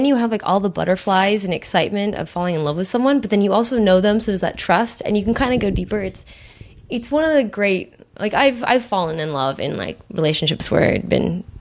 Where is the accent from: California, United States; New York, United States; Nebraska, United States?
California, United States; Santa Monica; I grew up in Santa Monica.